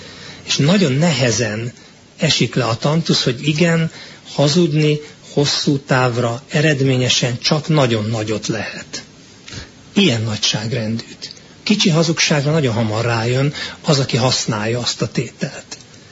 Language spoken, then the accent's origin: Hungarian; Hungary; Ha másképpen nem, és más miatt nem, azért, mert magyarnak születtünk.